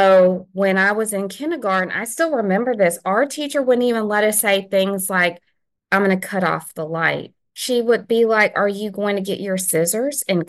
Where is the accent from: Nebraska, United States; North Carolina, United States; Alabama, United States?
Alabama, United States; born there; But my family isn't originally from Alabama. Well, some are, but we didn't. I ended up being born here, but we come from my other people come from somewhere else.